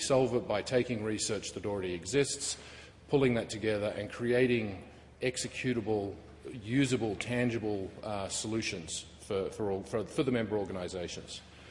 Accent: Australia; moved away as an adult; now in United States; I don't sound like I'm from America. I'm actually from Australia. Went to the US for 6 months, 15 years ago, and I'm still there.

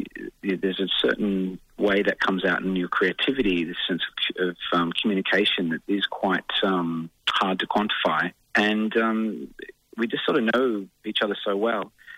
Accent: Finley, New South Wales, Australia; we're three small-town kids. We come from Southern Riverina in New South Wales, a town called Findlay, which is probably more famous for its footballers like Shane Crawford and Tom Hawkins and various others.

